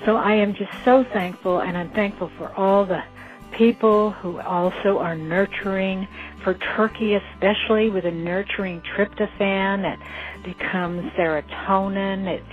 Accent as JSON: {"language": "English", "town": "Maui", "region": "Hawaii", "country": "United States", "said": "I'm from Maui, Hawaii"}